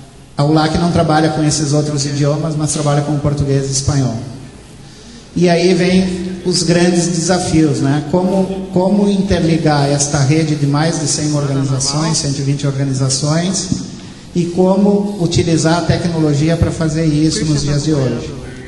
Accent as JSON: {"language": "Portuguese", "town": "Bento Gonçalves", "region": "Rio Grande do Sul", "country": "Brazil", "said": "lá na minha cidade, em Bento Gonçalves, Rio Grande do Sul."}